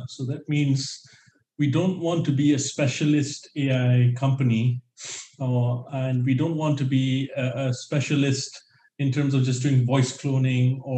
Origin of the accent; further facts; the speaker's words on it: Singapore; I am Singaporean and I grew up in Singapore, but I have a Middle Eastern look, right?